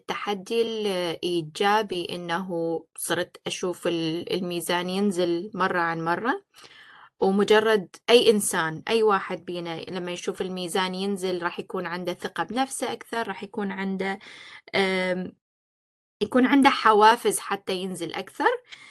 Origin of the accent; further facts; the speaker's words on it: Iraq; born there; moved away; انا مولوده بالعراق بس عملت العمليه هنا